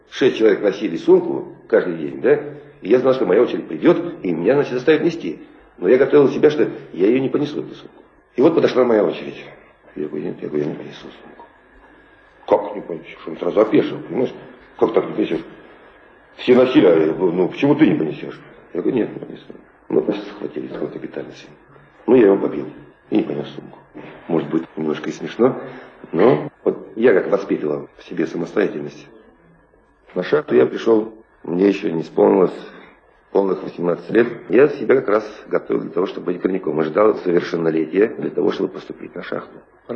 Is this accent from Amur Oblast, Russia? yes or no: no; Ivanovo Oblast, Russia; born there; Родился я не в Сибири. Родился я на Волге, в Ивановской области. Рос без отца, воспитывался с бабушкой.